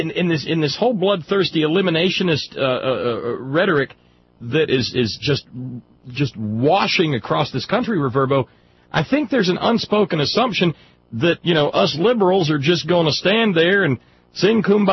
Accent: Alabama, United States; I remember when I grew up down in Alabama, there was a radio station down there that played the John Birch Society report every day

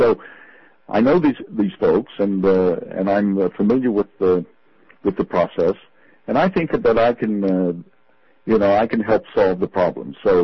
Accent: Charleston, West Virginia, United States; I'm a native of West Virginia. I was born and reared in Charleston on the west side. I grew up close to Rabel Mountain, where my paternal grandfather was born and my great uncles were born.

